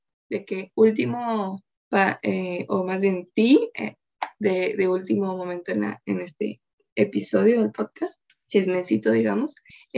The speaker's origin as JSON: {"language": "Spanish", "country": "Mexico", "said": "siento que nosotros como mexicanos"}